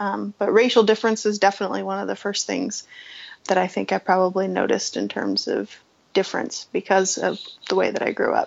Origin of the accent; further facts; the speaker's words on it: Dallas, Texas, United States; I was born in Dallas, Texas in October of 1976, so about 41 years ago now. And I was raised in Dallas as well.